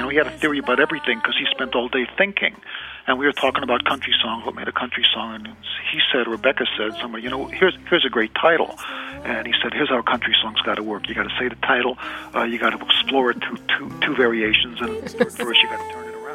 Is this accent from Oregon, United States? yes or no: no; Chicago, Illinois, United States; Well, when I was a kid growing up in Chicago, I was driving a cab